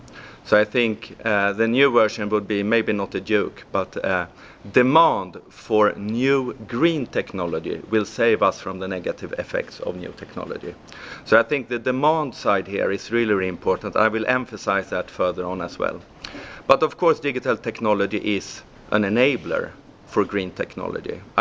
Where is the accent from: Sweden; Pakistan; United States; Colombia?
Sweden; in my hometown back in Sweden, it's quite cold up in the Arctic